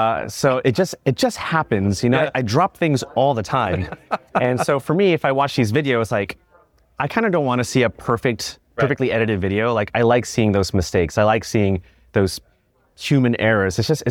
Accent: Philippines; For one, I'm Filipino, so I love being on camera.

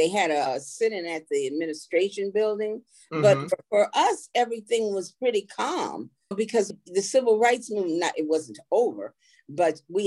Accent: Ann Arbor, Michigan, United States; also born or lived in Yazoo City, Mississippi; So she couldn't travel back to Michigan right away. But I grew up actually in Ann Arbor, Michigan, even though I did spend summers in Mississippi.

